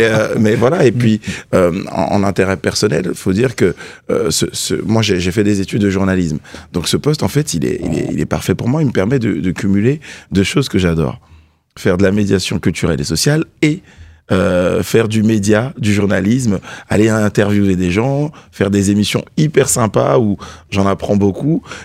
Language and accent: French; France; quand je vais à l'étranger et que je dis je suis français